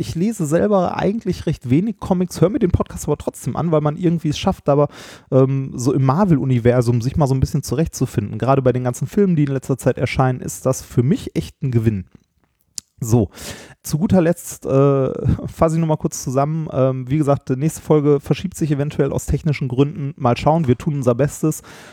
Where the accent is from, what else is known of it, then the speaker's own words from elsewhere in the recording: North Rhine-Westphalia, Germany; Wir kommen aus dem Pott